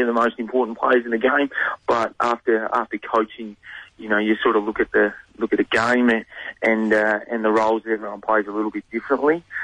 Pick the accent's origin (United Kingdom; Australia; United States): Australia; Victoria; So I grew up in Cobham Baruga area. Played some junior footy with Baruga and then played one senior year out of under 17s. And then I moved across to Bendigo